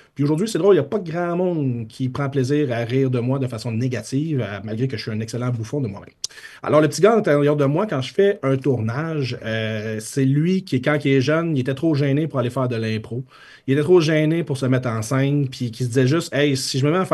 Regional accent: Shawinigan, Quebec, Canada; Puis je viens de Shawinigan, puis c'était beaucoup moins ouvert d'esprit

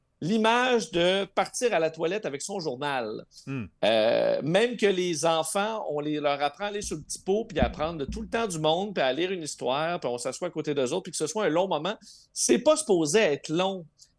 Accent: Montreal, Quebec, Canada; on dirait que ça ne s'implante pas chez nous à Montréal non plus

